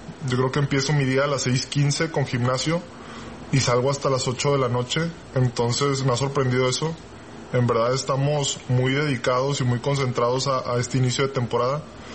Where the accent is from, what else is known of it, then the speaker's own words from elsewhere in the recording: Mexico; vengo de México